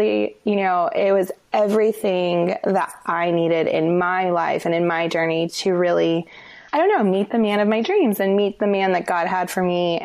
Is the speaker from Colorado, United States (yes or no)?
yes; Denver, Colorado, United States; moved away as an adult; I grew up in Denver. I have a passion. I always had a passion for fashion design. And so I left right after high school to go to California to pursue that dream.